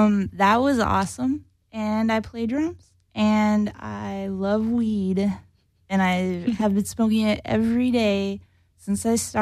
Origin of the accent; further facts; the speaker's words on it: Iowa, United States; moved away as an adult; I'm from the Midwest, and I moved here for many reasons, weed being one of them. Basically, they hate weed in Iowa.